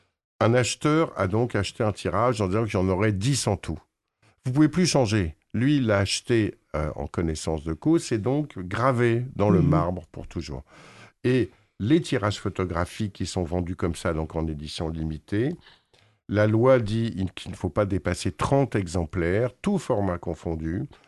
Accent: Paris, Île-de-France, France; Moi, je suis parisien depuis toujours, ou quasiment, je suis arrivé à l'âge de 6 ans

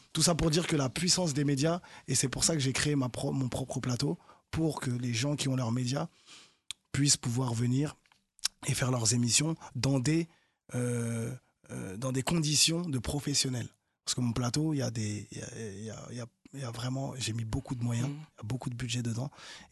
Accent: Haiti; Et moi, je suis haïtien

